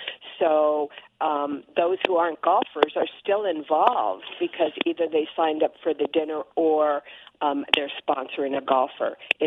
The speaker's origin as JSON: {"language": "English", "town": "Cupertino", "region": "California", "country": "United States", "tie": "born or raised there", "said": "But where we grew up in Silicon Valley and Cupertino, they're renaming the post office after him."}